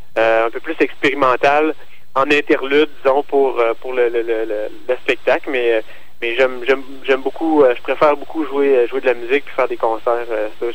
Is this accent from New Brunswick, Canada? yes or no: no; Quebec City, Quebec, Canada; d'ailleurs je viens de la ville de Québec.